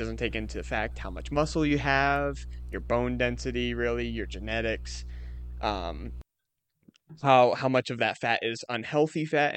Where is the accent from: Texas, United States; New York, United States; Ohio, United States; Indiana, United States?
Indiana, United States; I'm from Indiana. What can I say?